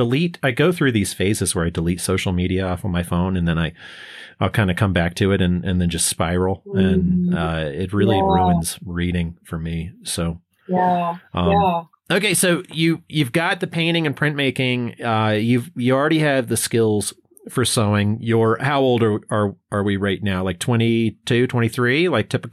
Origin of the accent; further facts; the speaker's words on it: Richmond, Virginia, United States; the racist statues came down in Richmond, Virginia, which had been my hometown for 99% of my life up until we moved 2 years ago